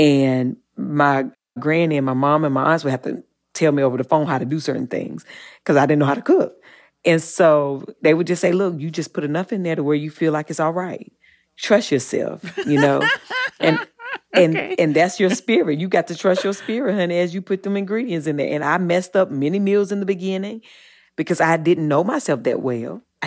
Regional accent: Eden, North Carolina, United States; Yeah, I mean, you know, I'm from the South, and I grew up in Eden, North Carolina, child, so I ate everything.

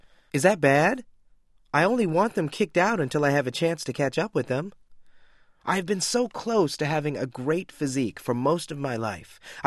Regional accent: United States; I'm an American.

